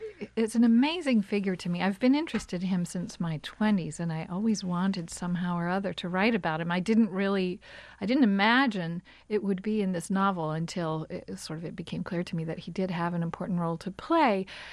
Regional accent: Kentucky, United States; I often meet people who think that because I'm from Kentucky, I might be a backward person.

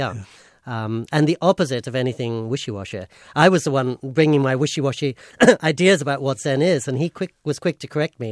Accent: Oxford, South East England, United Kingdom; For me, growing up in Oxford made me want to flee to California as quickly as possible.

